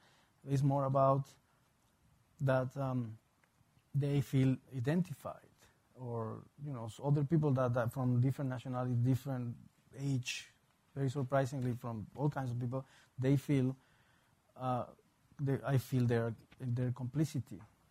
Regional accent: Mexico; if you think about me in terms of a Mexican artist, for example, like growing up in Mexico and then being here

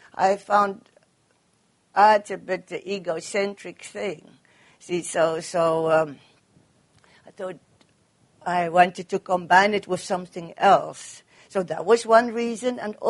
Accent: South Africa; now in Netherlands; Well, I never thought to stay in Holland. I mean, this is not to say something bad about my home country. I mean, house country, or do you say, because I lived there now for so many years, so obviously it can't be that bad a place. But I always wanted to go back to South Africa.

